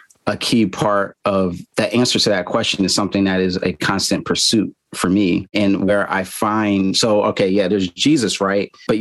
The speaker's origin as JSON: {"language": "English", "town": "Philadelphia", "region": "Pennsylvania", "country": "United States", "tie": "born or raised there", "said": "I actually was born and raised in Philly, and my parents had joined the Nation of Islam before I was born."}